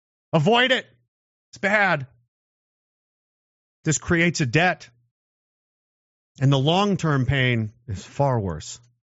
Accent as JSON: {"language": "English", "country": "Canada", "said": "Definitely where I came from. And I came from Canada, like the real Canada."}